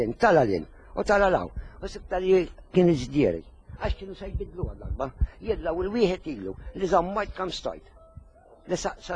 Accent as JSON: {"language": "Maltese", "town": "Rabat", "region": "Western Region", "country": "Malta", "said": "U jien mir-Rabat ta' 30 sena"}